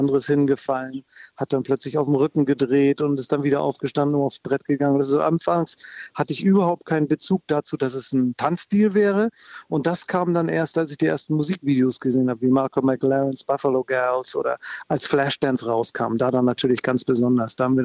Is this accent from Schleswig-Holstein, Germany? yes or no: yes; Eutin, Schleswig-Holstein, Germany; ich komme aus Norddeutschland, ich komme aus Eutin, kleines Nest an der Ostsee.